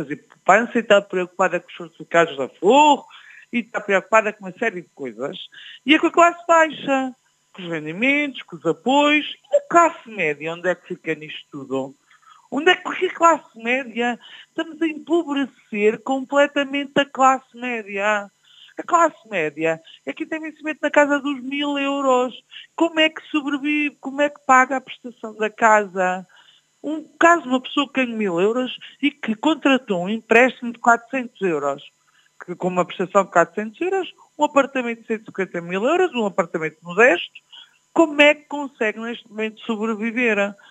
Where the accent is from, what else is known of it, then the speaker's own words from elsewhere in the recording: Portugal; é isto tudo que me preocupa enquanto portuguesa e enquanto cidadã